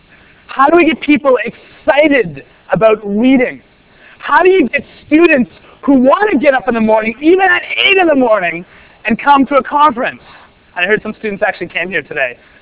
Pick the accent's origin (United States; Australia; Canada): Canada; Vaughan, Ontario; born or raised there